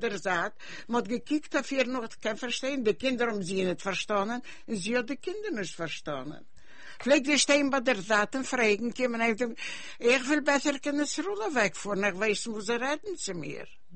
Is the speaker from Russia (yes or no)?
yes; Russia; born there; German is a second language; Ich bin geboren in Russland. Ich kann reden Jiddisch oder ich kann nicht lehnen Jiddisch.